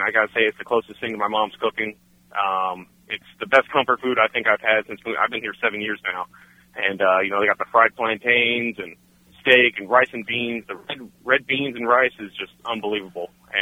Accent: East Coast, United States; I'm from the East Coast, and you know, my mom's Puerto Rican. And I, you know, moving out here, obviously there's a big Mexican culture out here, and I love it.

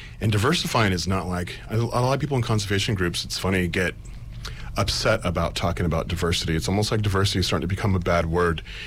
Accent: California, United States; I'm from the Bay Area, so I'm used to a multicultural, multiracial surroundings. And so when I moved up north

